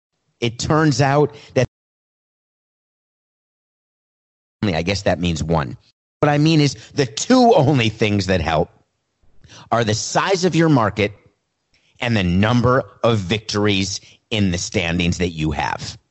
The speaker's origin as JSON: {"language": "English", "region": "New York", "country": "United States", "tie": "born or raised there", "said": "I grew up in New York."}